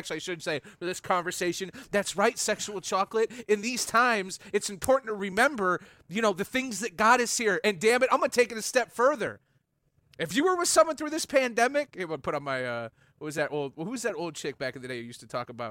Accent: United States; as an American, as a proud husband

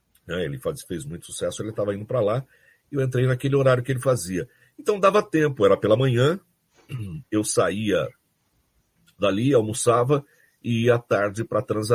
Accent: São Joaquim da Barra, São Paulo, Brazil; Eu nasci em Tuverava, que é próximo a São Joaquim da Barra, e fui para São Joaquim com 9 meses.

